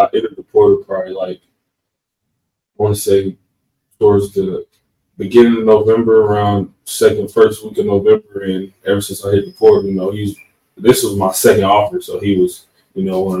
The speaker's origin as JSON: {"language": "English", "town": "Atlanta", "region": "Georgia", "country": "United States", "said": "I'm from Atlanta. I've been playing football since I was like 6 years old."}